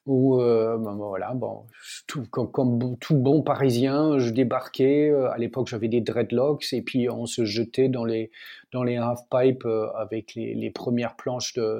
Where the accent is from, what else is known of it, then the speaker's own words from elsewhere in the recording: Germany; sur mon Wikipédia, il y a écrit franco-allemand, alors je suis né en Allemagne, j'ai grandi en Allemagne, j'ai un nom de famille un peu polonais, bien que ça doit faire 5 générations que tout le monde vit en Allemagne